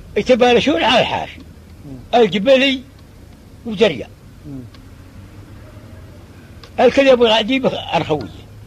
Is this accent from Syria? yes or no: yes; Syria; born there; والله ولدت بسوري